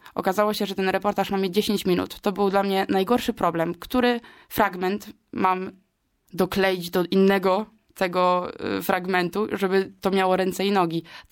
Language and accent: Polish; Gdańsk, Pomeranian Voivodeship, Poland; ja z Gdańska, więc to nie jest problem.